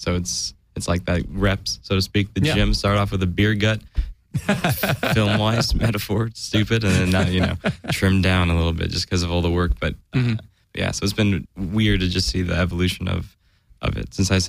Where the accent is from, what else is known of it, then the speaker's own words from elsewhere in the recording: Las Vegas, Nevada, United States; also born or lived in California; I'm like, I'm from Vegas. Like, oh, you were born there?